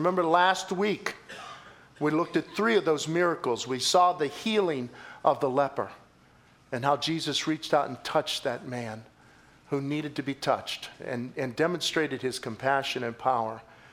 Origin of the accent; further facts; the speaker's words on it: Scotland, United Kingdom; And I'll tell you what, I'm a Scot.